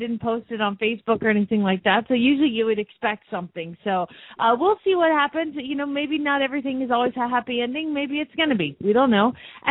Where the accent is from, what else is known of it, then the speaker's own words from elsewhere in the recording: Phoenix, Arizona, United States; from Phoenix, Arizona